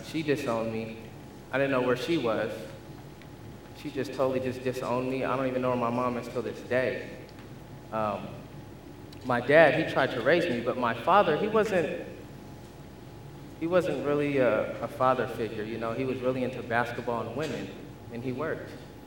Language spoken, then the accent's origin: English; Sacramento, California, United States; born there; I was born in Sacramento, California. I'm 29 years old.